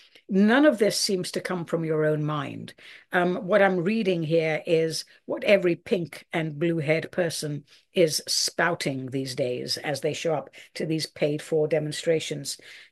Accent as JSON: {"language": "English", "country": "United States", "said": "And as an American, I am done with my country being used as a money laundering operation."}